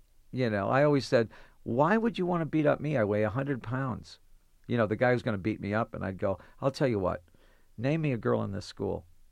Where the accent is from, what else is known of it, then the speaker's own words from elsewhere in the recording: Detroit, Michigan, United States; I was from Detroit, where you better. I got in a lot of fights when I was a little kid in Detroit.